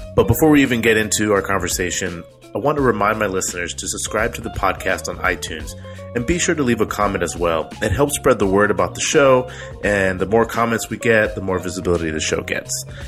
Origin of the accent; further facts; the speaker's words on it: Guam; born there; also born or lived in Florida / San Diego; I was born in Guam on a naval base.